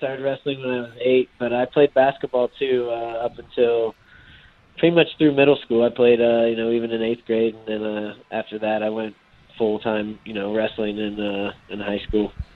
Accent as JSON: {"language": "English", "region": "Indiana", "country": "United States", "moved": "yes", "said": "I guess I'm originally from Indiana, so I know a little bit. I've been out here in Arizona like 6-7 years"}